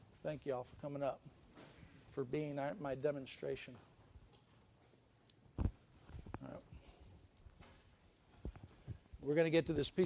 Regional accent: Alabama, United States; I'm from Alabama.

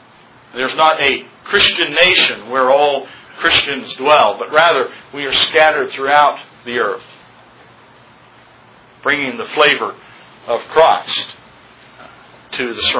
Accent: Roswell, New Mexico, United States; Some of you know that I grew up in Roswell, New Mexico, and because of certain circumstances, we did a lot of travel between Roswell and Albuquerque.

